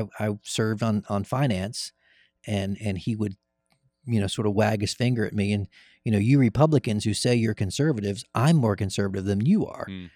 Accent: Cleveland, Tennessee, United States; serving in my hometown in a capacity that I never really saw myself

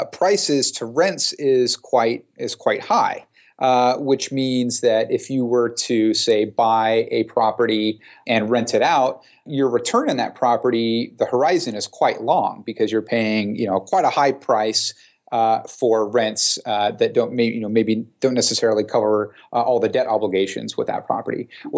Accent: San Jose, California, United States; I had a chance to come back to my hometown of San Jose

